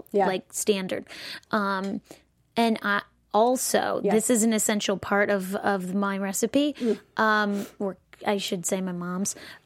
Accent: Long Island, New York, United States; Chris and I grew up on Long Island.

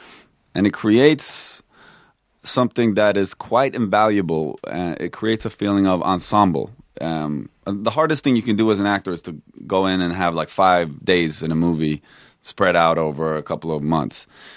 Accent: Stockholm, Stockholm County, Sweden; I grew up in Stockholm, yeah.

